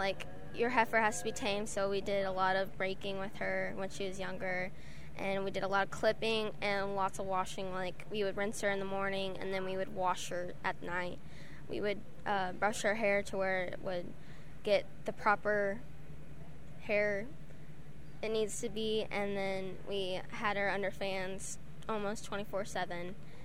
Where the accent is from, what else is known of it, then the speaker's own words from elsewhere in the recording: United States; Well, I'm 13 years old, and I'm from Madison County, and I've been showing heifers since I was very little.